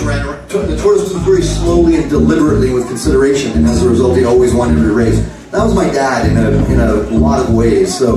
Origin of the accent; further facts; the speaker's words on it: Trinidad & Tobago; I'm from Trinidad. I was born on the island of Trinidad.